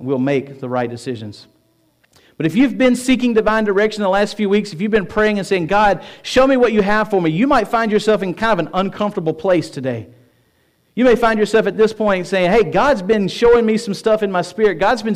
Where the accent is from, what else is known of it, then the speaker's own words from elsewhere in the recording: Tennessee, United States; I was like, I'm from Tennessee. You're from Alabama. I'm old. You're young.